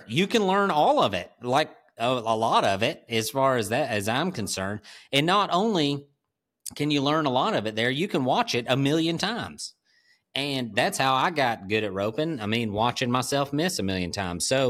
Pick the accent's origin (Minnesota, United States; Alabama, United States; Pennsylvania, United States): Alabama, United States; They're looking at you like you don't belong here, especially because I'm from Alabama.